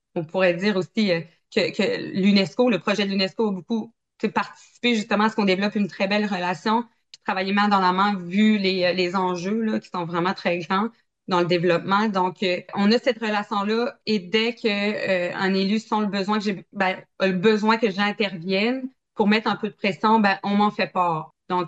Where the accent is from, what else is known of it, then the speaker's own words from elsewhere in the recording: Havre-Saint-Pierre, Quebec, Canada; je suis native d'Or-Saint-Pierre puis j'ai toujours aimé mon coin de pays.